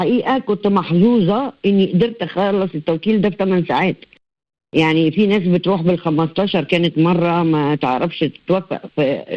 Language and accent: Arabic; Egypt; يعني احنا كمصريين اتعودنا انه خلاص ندفن